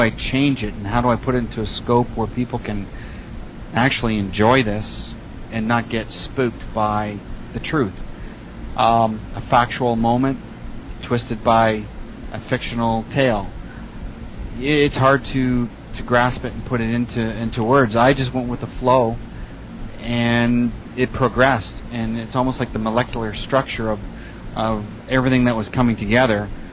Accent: Canada; I have family members who live in America, who are still in Scotland, England, and I'm a Canadian.

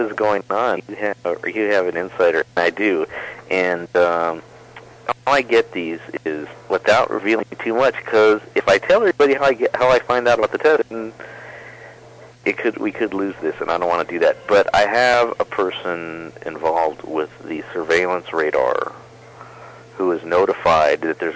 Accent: United States; Well, I'm an American through and through

